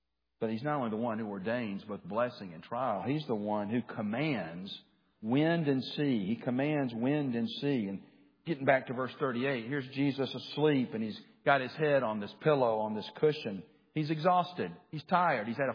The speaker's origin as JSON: {"language": "English", "town": "Birmingham", "region": "Alabama", "country": "United States", "tie": "born or raised there", "said": "Growing up in Birmingham, Alabama, as I did, if you went on a beach vacation, you either went to Gulf Shores, Alabama, or you went to the Florida Panhandle"}